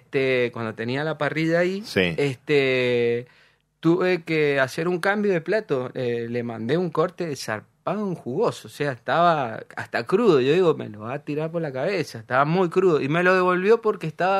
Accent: Argentina; Que como argentinos nosotros hacíamos el fuego así y la carne igual, lo mismo.

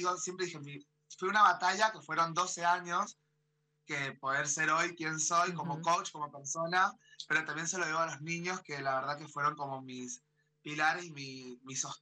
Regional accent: Las Heras, Argentina; Yo me crié acá en Las Heras, soy chica de barrio.

